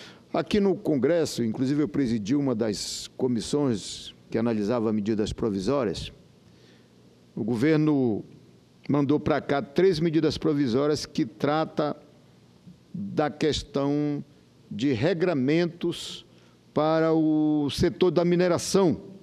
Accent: Pará, Brazil; Eu também sou lá da Amazônia, sou lá do Pará.

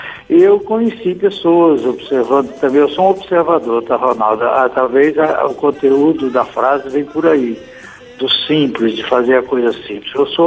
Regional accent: Goiás, Brazil; moved away; eu sou de Goiás, cheguei no Rio de Janeiro na virada do ano de 67 para 68

